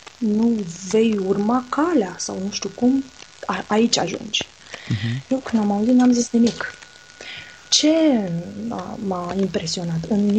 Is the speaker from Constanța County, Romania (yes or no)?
yes; Constanța, Constanța County, Romania; Noi stăteam atunci în București cu chirie. Eu sunt din Constanța, deci părinții mei erau în Constanța.